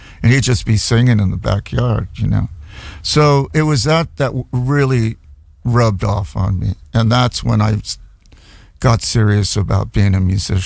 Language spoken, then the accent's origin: English; Huntington Beach, California, United States; So growing up in Huntington Beach, being a surfer and kind of having a … haircut and wearing green velvet suits on Pacific Coast Highway was not, especially being Mexicano or Chicano, right?